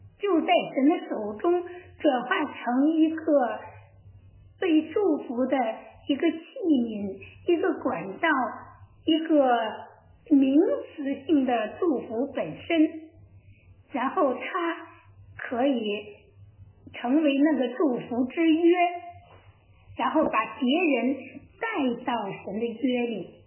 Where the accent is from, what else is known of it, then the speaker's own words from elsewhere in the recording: China; 我们中国人在春节的时候呢，都说五福临门。